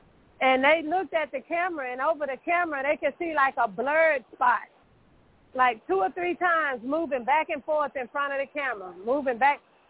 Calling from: Texas, United States; Hello, Ms. Deborah. … from Texas.

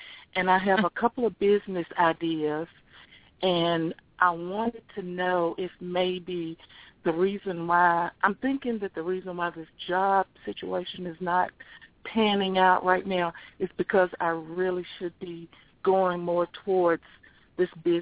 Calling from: California, United States; I'm calling from, I'm calling from California. I have a Tennessee number.

